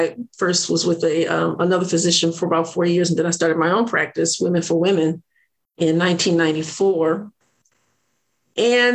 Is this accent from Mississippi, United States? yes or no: no; Illinois, United States; also born or lived in Alabama; now in Georgia, United States; I came here from Illinois by way of Alabama.